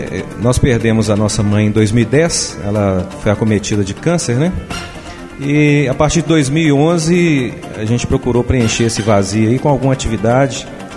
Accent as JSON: {"language": "Portuguese", "town": "Betim", "region": "Minas Gerais", "country": "Brazil", "said": "Mas eu sou de Betim, né? Betim é uma cidade que compreende o complexo da região metropolitana de Belo Horizonte."}